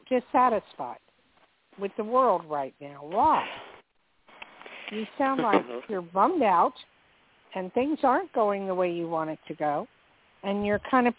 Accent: Newark, New Jersey, United States; born there; also born or lived in Hillside / Lakewood / Bloomfield / Toms River; I was born in Newark, lived in Hillside, Lakewood, Bloomfield, Bellevue, Toms River, all over the place. And I absolutely love Jersey and miss it terribly.

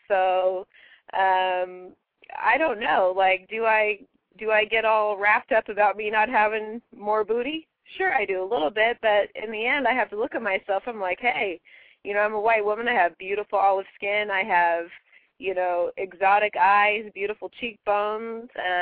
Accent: Portland, Oregon, United States; I grew up in Northeast Portland, where it's, you know, of the black communities, It's where the predominantly where most black people reside

